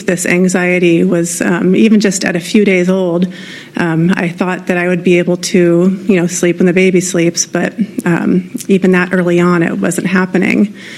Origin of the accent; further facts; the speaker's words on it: San Luis Obispo, California, United States; I've lived in San Luis Obispo for a long time. My parents went to Cal Poly, so I grew up like camping in Pismo and Morro Bay